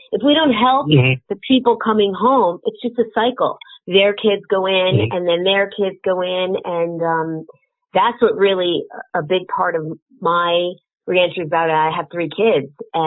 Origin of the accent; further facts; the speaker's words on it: New Haven, Connecticut, United States; Sure. I'm from New Haven, Connecticut, and I served a year in Danbury Federal Prison in 2015 for a financial crime.